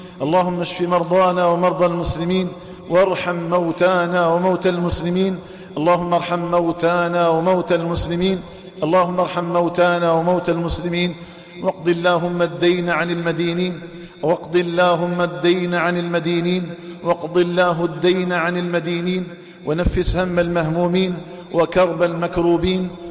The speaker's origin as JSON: {"language": "Arabic", "country": "Algeria", "said": "اللهم اجعل بلدنا الجزائر آمنا مطمئنا وسائر بلاد المسلمين."}